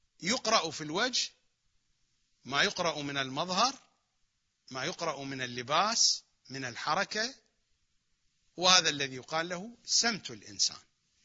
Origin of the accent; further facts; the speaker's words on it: Iraq; accent: Iraqi; تماوت في منطقه يعني بلهجتنا العراقية ينوص من يحكي